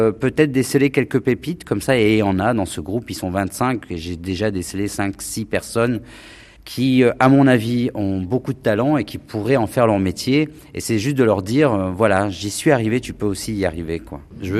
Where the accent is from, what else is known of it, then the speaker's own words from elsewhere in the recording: France; born there; je suis d'origine algérienne, même si je suis né en France, que moi je viens d'un milieu défavorisé.